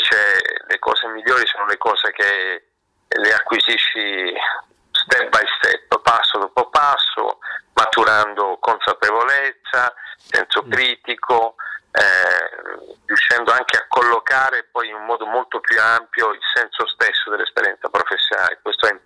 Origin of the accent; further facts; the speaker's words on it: Andria, Apulia, Italy; in giro per la mia città natale, che appunto è Andria